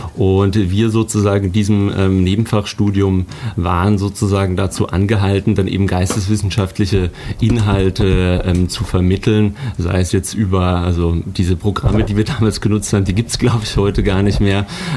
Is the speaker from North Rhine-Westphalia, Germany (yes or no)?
no; Karlsruhe, Baden-Württemberg, Germany; ich bin ursprünglich aus Karlsruhe, bin dort aufgewachsen, zur Schule gegangen, habe mein Zivi dort gemacht und habe sogar noch begonnen zu studieren dort an dem heutigen KIT.